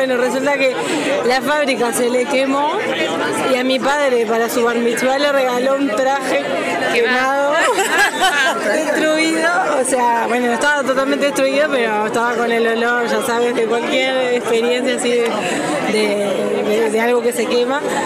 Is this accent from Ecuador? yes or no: no; Uruguay; de Uruguay, y bueno, voy a contar una anécdota de mi padre.